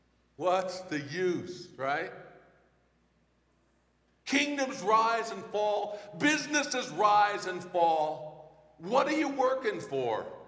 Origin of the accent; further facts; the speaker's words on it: Redwood Falls, Minnesota, United States; Now, I was thinking about my hometown recently. My hometown is Redwood Falls, Minnesota. You may not know Redwood Falls, but certainly you have heard of the suburb, North Redwood. About 200 people, don't blink, you know, that kind of town.